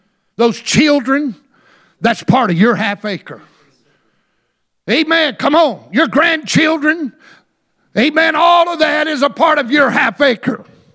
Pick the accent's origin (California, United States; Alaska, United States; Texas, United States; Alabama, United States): Texas, United States; The Texas Revolution. I'm a Texan. I can't help it. I talk about it.